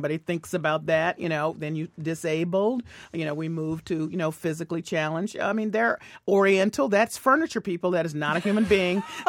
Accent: Memphis, Tennessee, United States; I'm from Memphis, Tennessee.

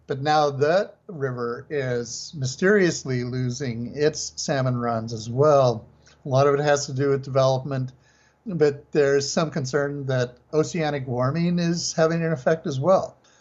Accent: Idaho, United States; When I was a kid growing up in Idaho, my family had a cabin there in Stanley area.

